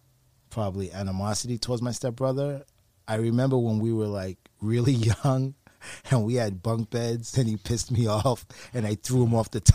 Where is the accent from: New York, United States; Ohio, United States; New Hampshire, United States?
New York, United States; Brooklyn; Originally, Brooklyn, New York.